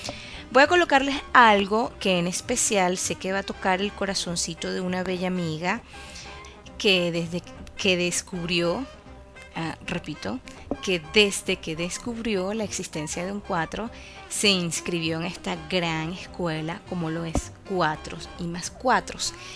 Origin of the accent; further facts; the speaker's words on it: Cojedes, Venezuela; Yo no soy del estado Lara, tengo mucho tiempo viviendo aquí, sí, pero yo soy llanera, yo soy del estado Cojedes. Y pues bueno, estamos cerquita de Tinaco.